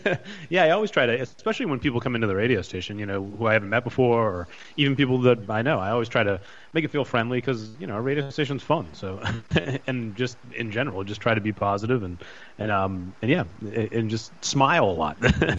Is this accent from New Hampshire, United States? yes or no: no; Massachusetts, United States; I grew up in Massachusetts, like half an hour south of Boston, went to college at Curry College, which is also in Massachusetts